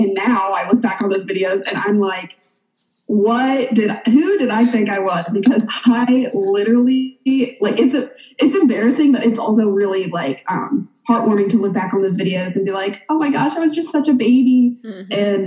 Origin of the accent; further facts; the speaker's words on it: Indiana, United States; so I'm originally from Indiana, but you went to college in Indiana, but we connected down here.